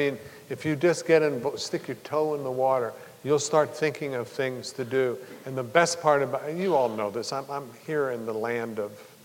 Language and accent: English; Arizona, United States; That's how I grew up around the Hopi in Arizona